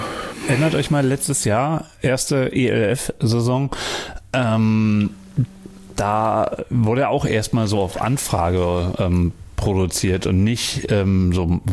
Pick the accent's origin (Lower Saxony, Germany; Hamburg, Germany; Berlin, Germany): Berlin, Germany; Ich bin Berliner.